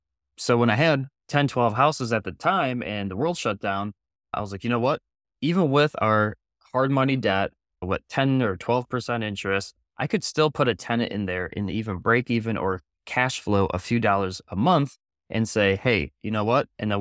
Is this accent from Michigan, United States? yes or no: yes; Michigan, United States; I'm from Michigan. I lived in Michigan at the time.